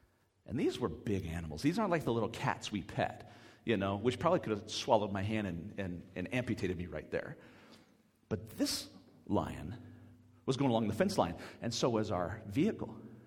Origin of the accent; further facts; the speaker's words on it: United States; It means you open your window, because I'm American.